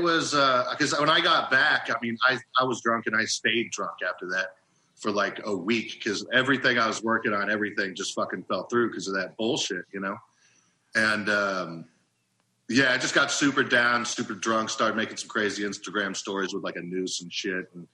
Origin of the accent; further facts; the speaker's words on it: Oklahoma, United States; Like, come on, I'm from Oklahoma.